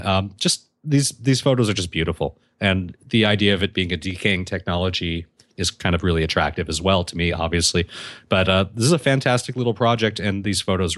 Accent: Canada; I was complimented on my excellent English by a girl from Ohio. I'm Canadian.

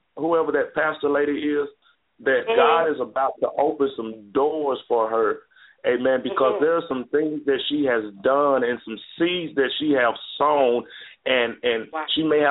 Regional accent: Mississippi, United States; now in Texas, United States; I'm originally from Mississippi, so I'm not really from Texas. I've been here a couple of years or so.

